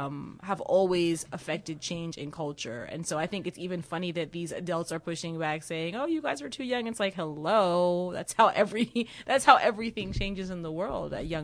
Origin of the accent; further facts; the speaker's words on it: Washington, District of Columbia, United States; I'm from Washington, DC.